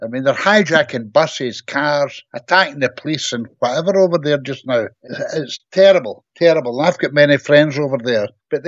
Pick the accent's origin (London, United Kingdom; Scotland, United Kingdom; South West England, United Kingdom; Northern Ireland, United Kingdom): Scotland, United Kingdom; as a Scot, we must push for independence soon.